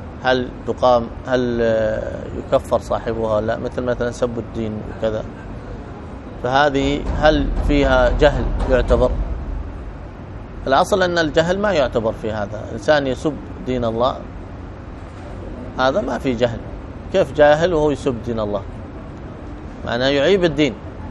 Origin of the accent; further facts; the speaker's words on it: Egypt; مثلا عندنا في مصر